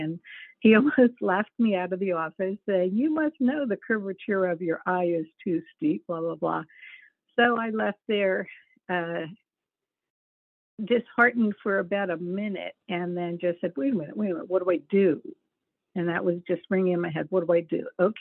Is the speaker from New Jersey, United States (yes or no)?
yes; New Jersey, United States; also born or lived in Bethlehem, Pennsylvania; I was born in Bethlehem, Pennsylvania, and in 68, my family moved to South Jersey, which was the suburbs of Philadelphia.